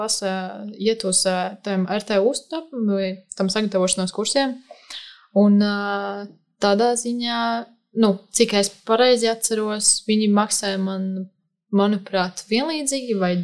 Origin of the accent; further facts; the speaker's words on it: Daugavpils, Latgale, Latvia; es esmu no Daugavpils